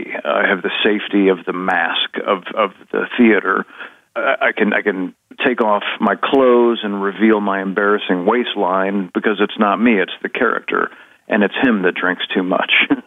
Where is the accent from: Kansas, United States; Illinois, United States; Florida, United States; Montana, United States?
Illinois, United States; Minooka; It began for me in the Catholic Church in my hometown of Minooka, Illinois.